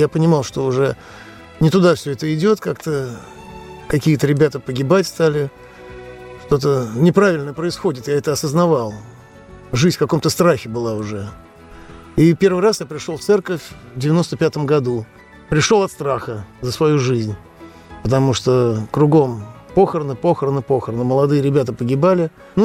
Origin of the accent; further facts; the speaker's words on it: Moscow, Russia; Я родился в Москве, всю жизнь прожил в Москве